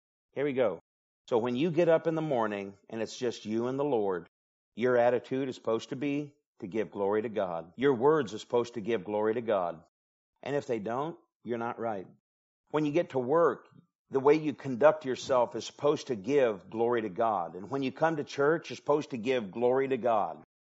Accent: Michigan, United States; but when I was growing up in Michigan

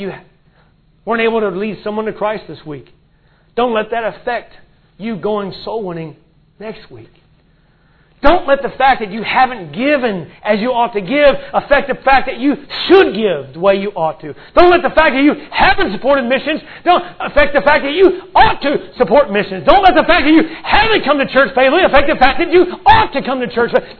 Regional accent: Florida, United States; I grew up in Florida, and I love the warm weather, and God has put us on the mission field where it's cold.

